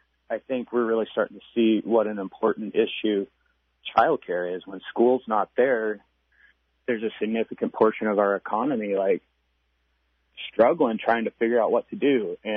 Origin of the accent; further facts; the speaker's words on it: Alaska, United States; I'm 35 years old, born and raised in Alaska. My dad was a trooper and my mom was a nurse, so we moved all around the state growing up. I lived up on the slope and Anchorage, Fairbanks